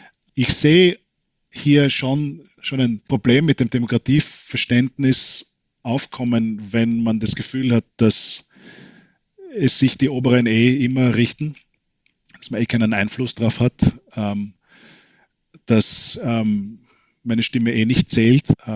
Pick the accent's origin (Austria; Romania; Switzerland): Austria; accent: Austrian; now in United States; Das ist Österreich steht sehr hoch im Ruf hier, speziell in Kalifornien, wo jeder meinen Akzent erkennt, skurrilerweise.